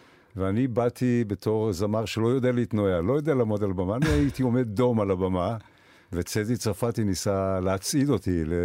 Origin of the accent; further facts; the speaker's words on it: Kfar Masaryk, Northern District, Israel; born there; אני נולדתי בקיבוץ כפר מסריק